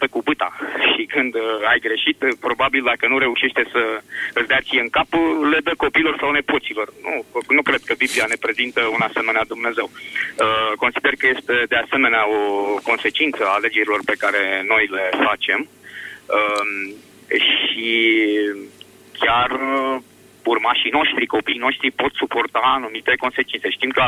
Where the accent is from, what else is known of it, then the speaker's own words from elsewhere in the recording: Bucharest, Romania; sunt din București.